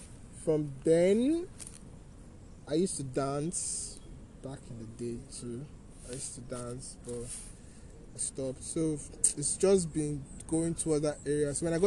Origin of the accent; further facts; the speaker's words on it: Lagos, Nigeria; And growing up in Lagos now, you know, there's this thing we used to do.